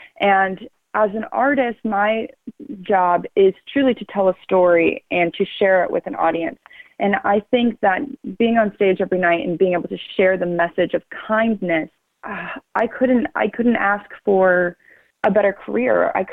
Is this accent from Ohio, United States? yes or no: yes; Columbus, Ohio, United States; bringing this production to Columbus, which is my hometown, is beyond a dream come true for me.